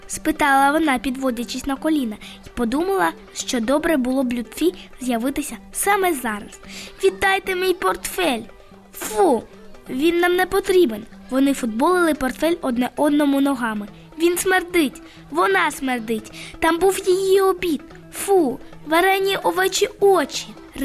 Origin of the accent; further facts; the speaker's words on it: Simferopol, Crimea, Ukraine; born there; now in Kyiv, Ukraine; Народилася у Криму, у Сімферополі.